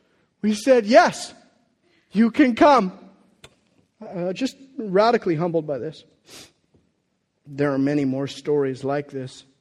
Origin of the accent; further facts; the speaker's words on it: Riverside, California, United States; I'm not from Oregon. In fact, I had never been to Oregon until I came to Teen Challenge. I'm from Riverside, California, in SoCal. That's where I was born and raised, in the best family a kid could ask for.